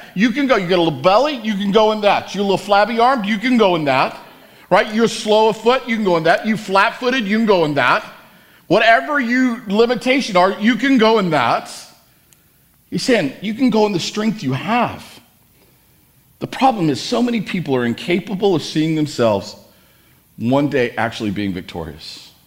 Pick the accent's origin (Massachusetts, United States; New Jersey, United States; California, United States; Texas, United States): Texas, United States; El Paso; This was my story growing up in El Paso.